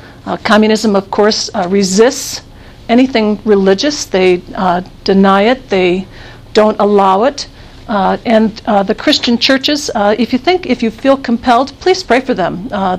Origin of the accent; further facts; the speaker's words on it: United States; Because I am about as obviously American as they get.